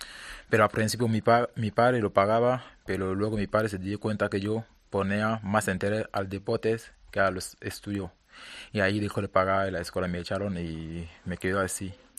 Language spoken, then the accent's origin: Spanish; Cameroon; No, normalmente de pequeño, normalmente en Camerún, todos los niños queremos jugar fútbol.